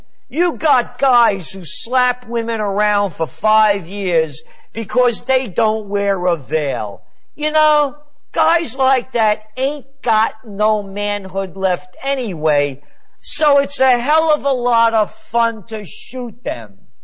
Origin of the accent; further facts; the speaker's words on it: Bronx, New York, United States; I write about how we were kids growing up in the Bronx